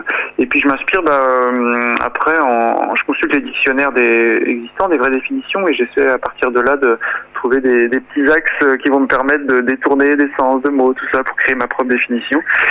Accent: Brûlon, Pays de la Loire, France; now in Nantes, France; Voilà, j'ai 34 ans, je suis originaire de Brulon, dans la Sarthe, à quelques kilomètres de la Mayenne, et je vis à Nantes.

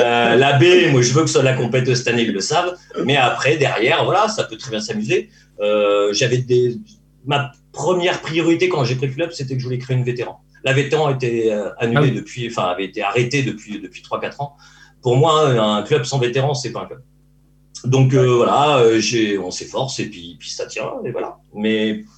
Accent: Centre-Val de Loire, France; Je suis pas de la région, moi. Je suis arrivé en Mayenne il y a 6 ans. Je suis du Loir-et-Cher.

